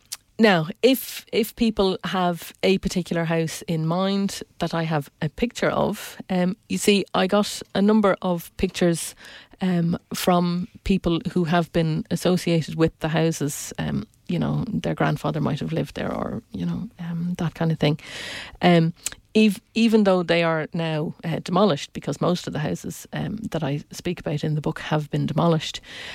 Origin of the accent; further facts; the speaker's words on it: Clontarf, Leinster, Ireland; the fact that I was from Clontarf and my parents had lived there for 50 years, it meant that I knew a lot of people